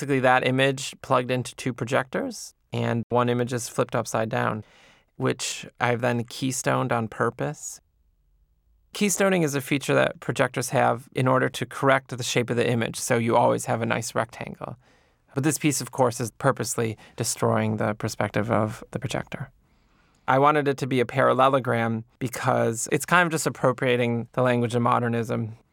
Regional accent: Buffalo, New York, United States; I grew up in Buffalo, New York, and now I work out of Brooklyn and Manhattan.

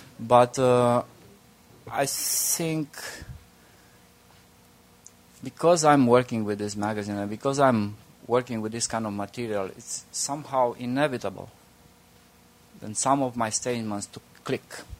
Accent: Sibiu, Sibiu County, Romania; also born or lived in Iași / Oradea; now in Bucharest, Romania; I'm not from Bucharest. I'm from a city in Transylvania called Hermannstadt, Sibiu. And this is a half German city. Then I did my study in the east part in Iași, and I got a job in the west part in Oradea. And now I'm in Bucharest, in the capital.

